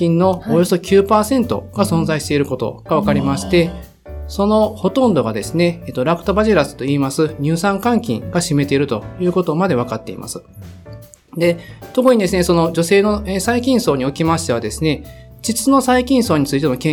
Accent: Kansai, Japan; 私は、関西出身で、

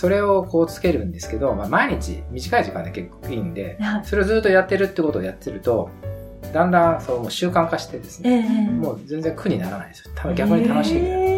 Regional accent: Kitakyushu, Fukuoka, Japan; はい、私はですね、出身は福岡県北九州になります。

